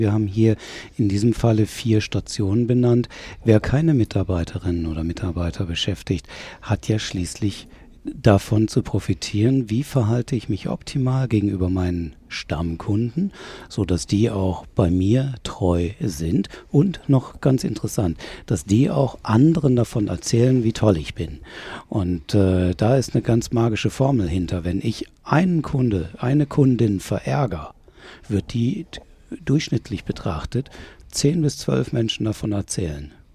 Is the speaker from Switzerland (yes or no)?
no; Windhoek, Khomas, Namibia; also born or lived in Cape Town; now in Germany; gebürtig aus Windhoek, das ist in Namibia, das ist also im südwestlichen Afrika. Das heißt, ich bin also wirklich ein Nike-Schmeckter in jedem Sinne hier im Schwarzwald. Ich bin erst dann in Kapstadt ausgebildet als Medienwirt